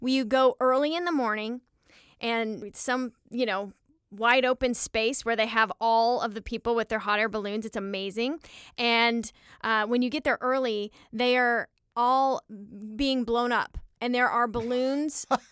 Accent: Albuquerque, New Mexico, United States; also born or lived in The Woodlands, Texas; Yeah, because of how my family moved, I grew up both in the Woodlands, Texas, which is north of Houston, and in Albuquerque, New Mexico.

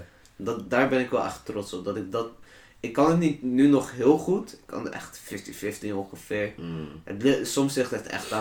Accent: Turkey; ik ben Turks.

